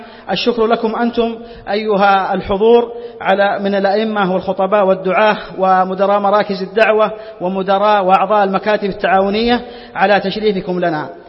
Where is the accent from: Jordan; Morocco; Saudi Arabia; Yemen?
Saudi Arabia; بلادنا المملكة العربية السعودية